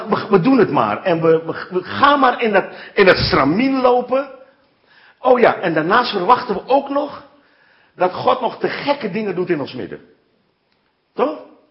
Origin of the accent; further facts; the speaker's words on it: Assen, Drenthe, Netherlands; Ja, ik kom uit Assen. Ik kom uit Assen.